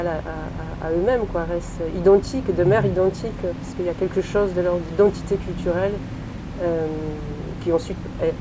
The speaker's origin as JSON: {"language": "French", "country": "Poland", "lives_now": "France", "said": "je suis polonaise, je vais régulièrement en Pologne, malgré que ma vie est faite aujourd'hui en France."}